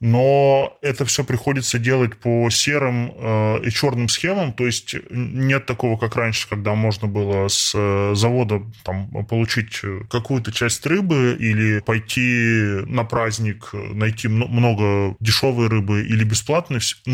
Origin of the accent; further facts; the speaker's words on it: Kamchatka Krai, Russia; я родился на Камчатке, прожил там ранние детские годы